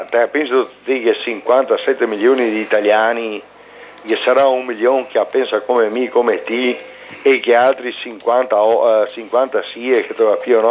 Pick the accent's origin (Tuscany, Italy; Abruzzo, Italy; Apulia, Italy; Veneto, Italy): Veneto, Italy; Grisignano; No, mi sono da Grisignano.